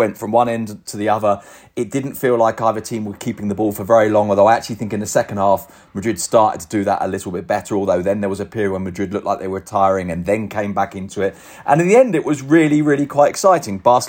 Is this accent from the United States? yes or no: no; England, United Kingdom; right, I'm English, he's English, let me big up Bellingham.